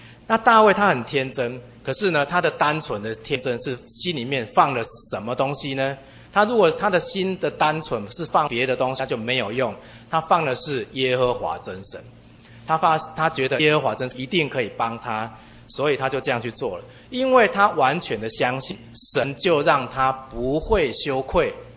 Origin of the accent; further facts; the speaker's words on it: Chiayi, Taiwan; 我以前是在嘉义教会长大的啊，他是我宗教教育老师